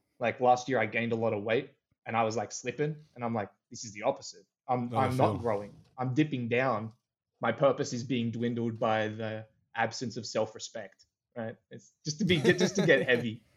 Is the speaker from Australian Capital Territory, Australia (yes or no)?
yes; Canberra, Australian Capital Territory, Australia; Us Canberrans don't really have one, I think, because a lot of people, when I speak in my accent, a lot of people are like, where are you from?